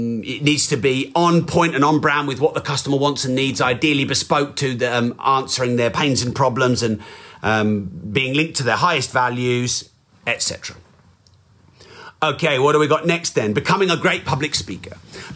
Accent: England, United Kingdom; I'm very English.

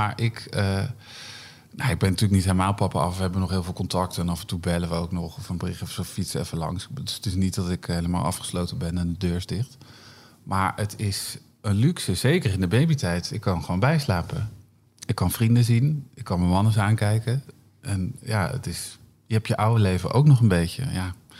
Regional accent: Groningen, Netherlands; Ik kom uit Noordoost-Groningen. Heel klein dorpje.

